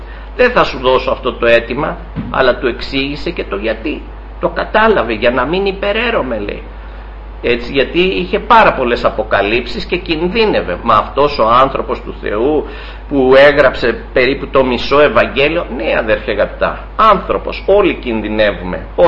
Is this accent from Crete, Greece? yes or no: yes; Chania, Crete, Greece; Μπορεί να μεγάλωσα στα Χανιά, εκεί ο πατέρας μου, έτσι που ήταν εργάτης του Κυρίου